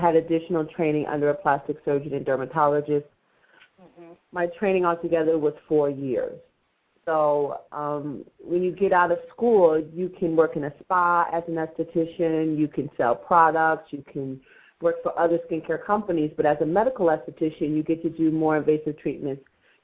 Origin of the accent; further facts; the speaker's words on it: Ohio, United States; also born or lived in Chicago; Well, I'm a medical esthetician, and I'm originally from Ohio, but I did all my training in Chicago and just recently came to the Maryland, D.C. area.